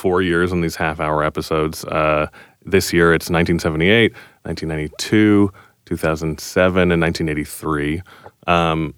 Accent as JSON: {"language": "English", "country": "Canada", "said": "obviously Canadian films, we're Canadian."}